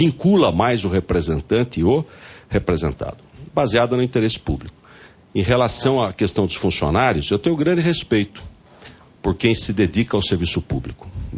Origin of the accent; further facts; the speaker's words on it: Pindamonhangaba, São Paulo, Brazil; born there; Eu nasci em Pinda porque ele foi para lá para dirigir a estação de piscicultura.